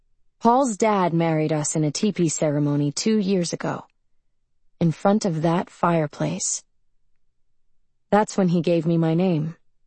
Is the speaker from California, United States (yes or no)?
yes; Moraga, California, United States; I grew up in Moraga, which is a suburb just on the other side of the Oakland Hills, which makes me even more Oakland Hills than the Oakland Hills kids. So I grew up with money, a pool in the backyard